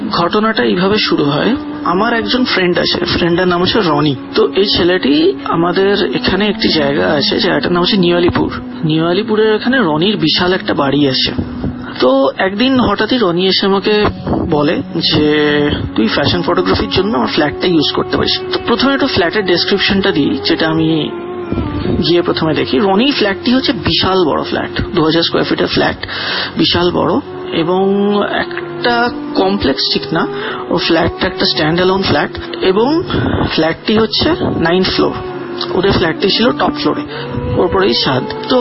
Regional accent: Kolkata, West Bengal, India; আমার বাড়ি কলকাতার টালিগঞ্জ।

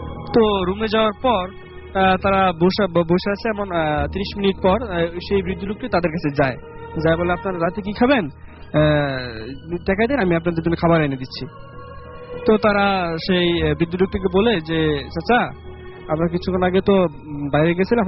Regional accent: Jamalpur, Mymensingh Division, Bangladesh; আমার ঘটনাটা হচ্ছে এই জামালপুর, আমার নিজের জেলা কেন্দ্রিক।

